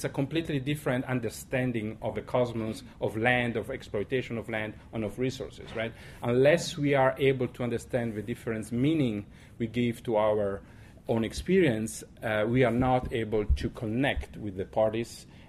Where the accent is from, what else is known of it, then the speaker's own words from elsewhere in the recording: Ireland; accent: Irish; not so much to understand if someone is Italian, Muslim, Colombian, or Irish, like in my case with my accent